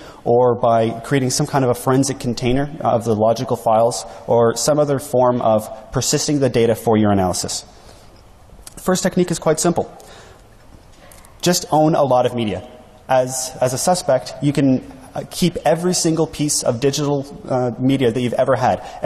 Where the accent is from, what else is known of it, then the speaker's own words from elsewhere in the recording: Canada; sorry, I'm Canadian